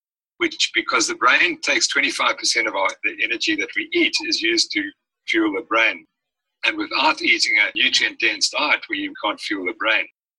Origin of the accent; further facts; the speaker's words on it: South Africa; Again, because I'm a South African, I'm very proud of our paleontological history.